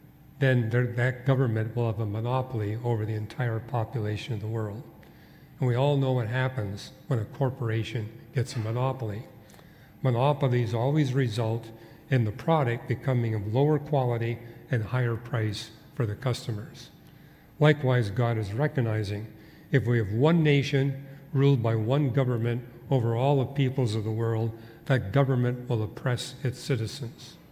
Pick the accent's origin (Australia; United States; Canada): Canada; Quebec; born there; I mean, I was born in Canada, in Quebec.